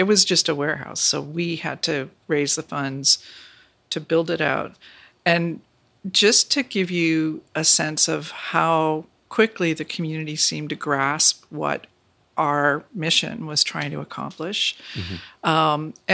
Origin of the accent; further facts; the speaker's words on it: Canada; I grew up in Canada. I went to, you know, Catholic, mostly private schools.